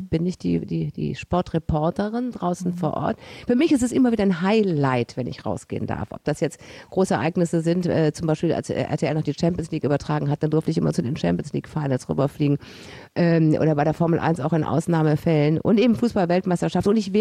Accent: Mönchengladbach, North Rhine-Westphalia, Germany; Ich bin nun mal in Mönchengladbach geboren und zwar groß geworden, direkt am alten Bückelberg-Stadion.

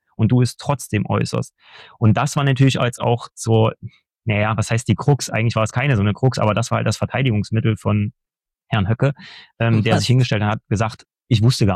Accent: Erfurt, Thuringia, Germany; ich komme aus Erfurt und da ist das Konzentrationslager Buchenwald in der Nähe.

